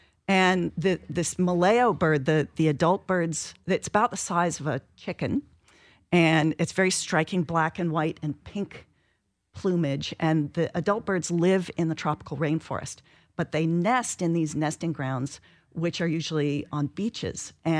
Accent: Bainbridge Island, Washington, United States; moved away as an adult; also born or lived in East Coast; I grew up on Bainbridge Island in Seattle and then went to the East for college, spent close to 20 years in the East.

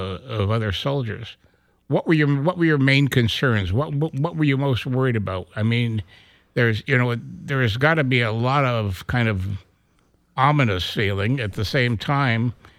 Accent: Ellensburg, Washington, United States; like I said, I grew up in Ellensburg and I hunted and fished and did all that stuff.

